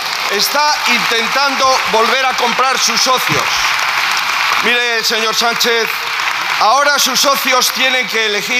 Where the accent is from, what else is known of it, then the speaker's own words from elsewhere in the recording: Spain; usted no es la víctima somos los españoles